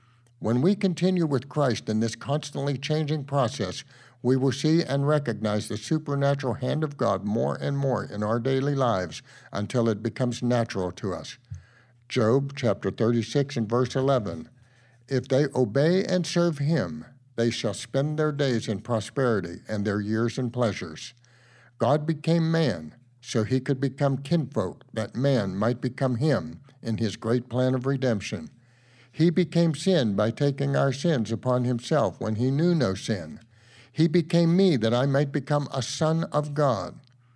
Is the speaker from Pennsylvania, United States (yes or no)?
yes; Pennsylvania, United States; moved away; The funeral was located at my hometown in Pennsylvania, a place I moved away from many years before.